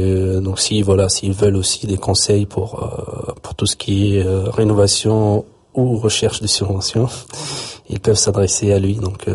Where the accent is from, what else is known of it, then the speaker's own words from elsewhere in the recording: Tunisia; moved away as an adult; now in France; moi, je suis arrivé en France de Tunisie, donc il y a une douzaine d'années, justement pour poursuivre mes études